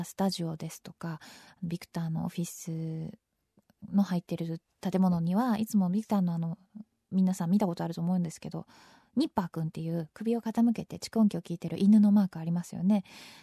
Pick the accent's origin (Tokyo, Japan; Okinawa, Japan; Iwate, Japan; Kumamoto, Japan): Tokyo, Japan; 私はまあ東京出身でずっと東京に住んでいるとはいえ、東京の中でもすごくたくさんお引越ししてるので